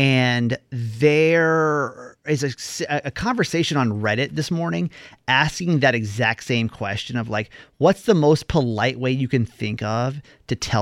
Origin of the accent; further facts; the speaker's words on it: the South, United States; This one, growing up in the South, this one hits really deep.